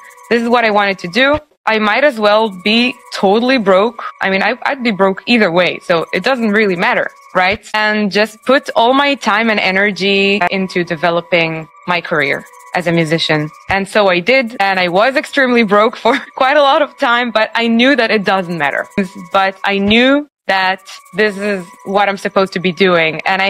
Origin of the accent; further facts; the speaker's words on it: Israel; From Israel. So I come from a very musical family.